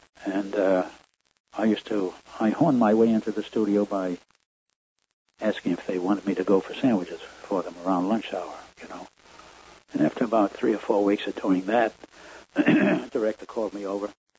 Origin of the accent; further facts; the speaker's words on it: Brooklyn, New York, United States; Brooklyn, New York.